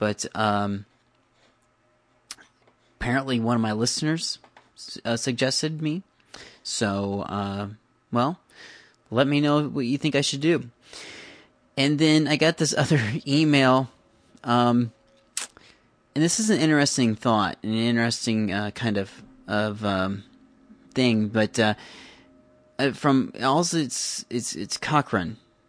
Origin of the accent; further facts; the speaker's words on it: Iowa City, Iowa, United States; this guy emails me from my hometown, and I'm going to point you at his website because I think it's only fair to plug that. If you send me an email, you know, I do that. http://codemode.typepad.com. He's got some interesting pictures on his website of Iowa City and the Coralville area.